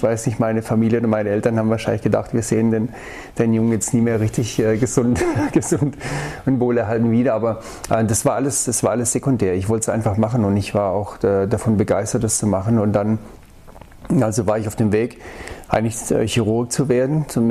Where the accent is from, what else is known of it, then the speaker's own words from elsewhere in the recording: Baden-Württemberg, Germany; im Schwarzwald, wo ich herkomme